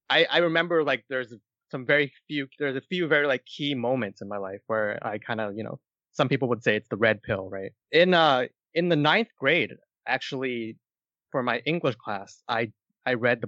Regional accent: Canada; born there; also born or lived in Kuala Lumpur, Malaysia; even though I was born in Canada, I actually did move back to Malaysia for about 4 years during my early childhood, or late childhood, actually, from age 9 to 13.

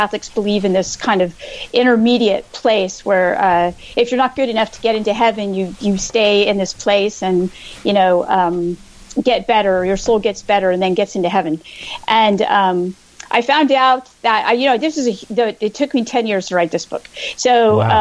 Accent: California, United States; So I grew up in California, and I went to undergraduate and graduate during the dot-com boom

